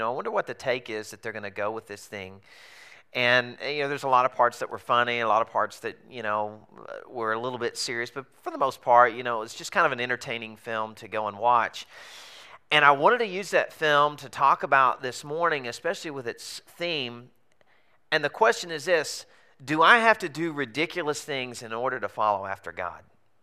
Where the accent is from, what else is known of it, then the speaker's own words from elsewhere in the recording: Arkansas, United States; I grew up in Arkansas. If you figured out that I've got an accent, you're the one with the accent. I'm normal.